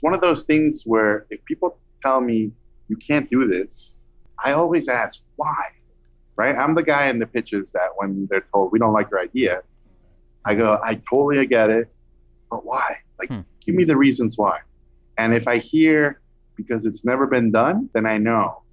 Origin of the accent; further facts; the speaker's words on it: Tijuana, Baja California, Mexico; And I grew up on the border. I grew up in Tijuana, which is, you know, the last corner of Latin America.